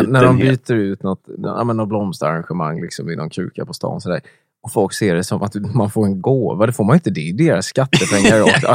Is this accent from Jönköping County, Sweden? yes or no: yes; Föreda, Jönköping County, Sweden; Föreda ska jag tala om att det är den lilla by där jag är uppvuxen i faktiskt